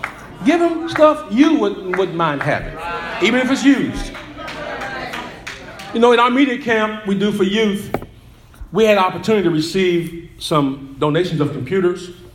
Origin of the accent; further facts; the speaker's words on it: Indianapolis, Indiana, United States; I grew up in this city. I grew up at 34th and Sherman Drive. I grew up in Hallville. Went to Indianapolis Public Schools.